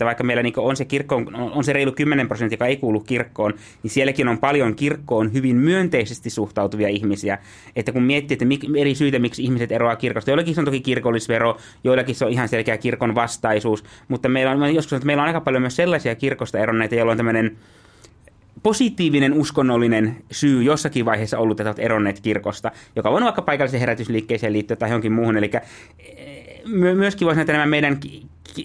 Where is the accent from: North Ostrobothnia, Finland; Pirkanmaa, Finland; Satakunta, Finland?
North Ostrobothnia, Finland; Kuusamo; born there; olen syntyjään siitä naapurista Kuusamosta ja asun itse edelleenkin Kuusamossa ja kuljen sieltä käsin Taivalkoskella.